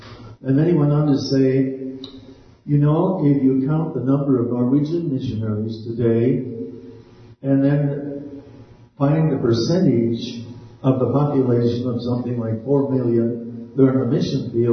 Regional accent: Canada; I am Canadian, although I also have U.S. citizenship, but my heritage happens to be from Norway. But I am really Canadian by conviction, too.

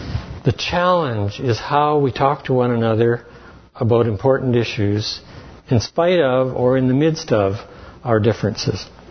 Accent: Duhamel, Alberta, Canada; what it was actually like growing up in Duhamel and going to school in New Norway.

